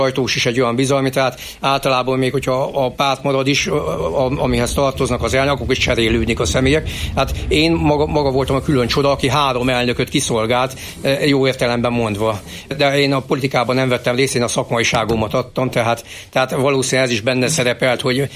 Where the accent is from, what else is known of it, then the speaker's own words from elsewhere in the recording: Miskolc, Borsod-Abaúj-Zemplén, Hungary; born there; én már Miskolcon születem, tehát én miskolci vagyok. Mint képviselő úr is ugye Miskolc képviselő, tehát én is született miskolci vagyok, de a fele múltam az Torna Szent Jakabhoz között, édesanyám pedig viszlai